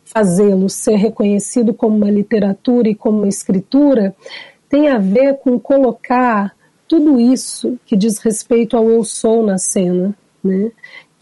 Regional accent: Curitiba, Paraná, Brazil; born there; Porque, na verdade, eu nasci em Curitiba. Eu não sou de Brasília.

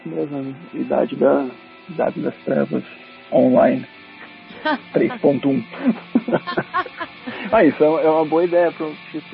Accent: Curitiba, Paraná, Brazil; accent: Curitiba; A gente sempre leva Curitiba e é o nosso sotaque.

